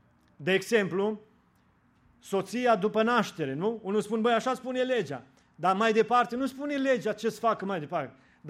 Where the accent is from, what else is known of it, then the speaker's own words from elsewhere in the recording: Romania; Acum la noi, noi ca și români întrebăm